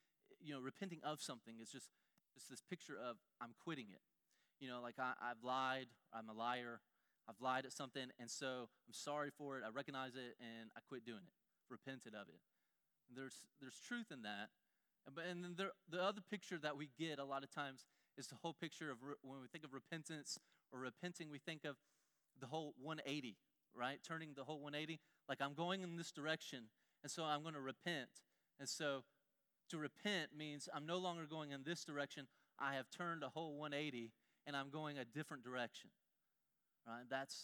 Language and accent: English; Augusta, Georgia, United States; there's a Zaxby's on every street and every corner in Augusta. And so I grew up going to Zaxby's a lot.